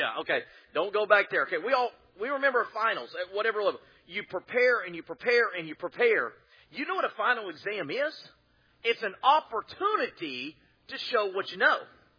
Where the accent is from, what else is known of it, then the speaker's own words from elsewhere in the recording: Texas, United States; You know, I grew up in Texas where A&M had that huge bonfire.